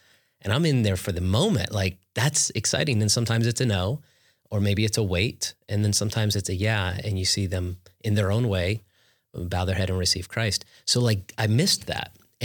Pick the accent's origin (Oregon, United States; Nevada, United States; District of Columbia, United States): Nevada, United States; Las Vegas; Born and raised in Vegas, and my father's a pastor.